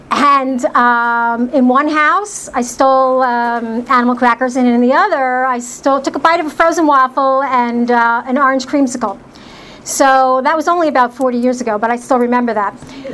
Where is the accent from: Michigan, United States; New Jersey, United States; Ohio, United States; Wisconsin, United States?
New Jersey, United States; I'm born and bred in New Jersey. I grew up in an alcoholic household.